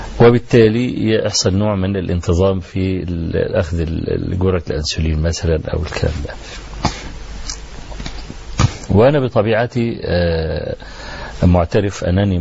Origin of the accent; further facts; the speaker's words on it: Egypt; فقالوا لي بقى أروح خد الطب الألماني وانضمه على الطب عندنا في مصر وممكن نطلع بمنظومة